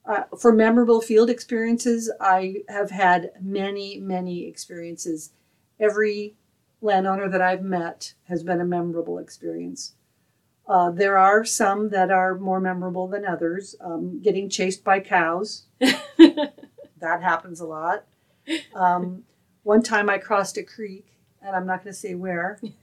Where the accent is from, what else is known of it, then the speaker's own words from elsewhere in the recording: Illinois, United States; born there; also born or lived in California / Western Washington; Well, I was born in Illinois, and I went to high school in California. And after high school, I worked for 3 years for two farmers in Western Washington.